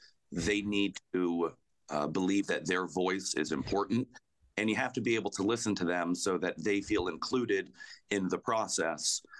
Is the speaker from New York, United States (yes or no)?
no; Siesta Key, Florida, United States; I grew up on the Gulf Coast of Florida in a beach town called Siesta Key, and I have one older sister.